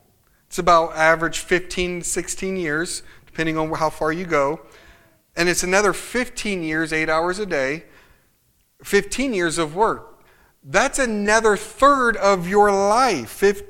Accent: Midwest, United States; I'm from the Midwest. It gets really cold.

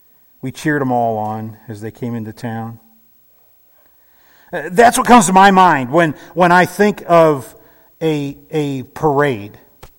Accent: Canton, Ohio, United States; Growing up in Canton, Ohio, I am no stranger to the concept of a large parade.

